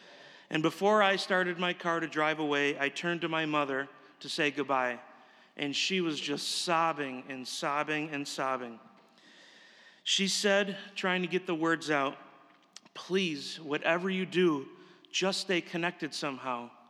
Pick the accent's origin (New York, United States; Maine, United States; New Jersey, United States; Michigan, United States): New York, United States; Irondequoit; not relevant to a little kid growing up in Irondequoit in the 1980s.